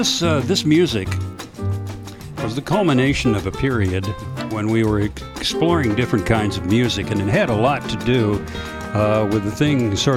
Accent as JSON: {"language": "English", "region": "New Jersey", "country": "United States", "said": "I'm from Jersey."}